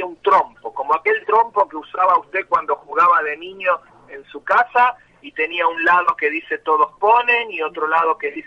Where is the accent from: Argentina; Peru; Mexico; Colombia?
Argentina; moved away; desde donde yo recuerdo, por ejemplo, de mi infancia en la Argentina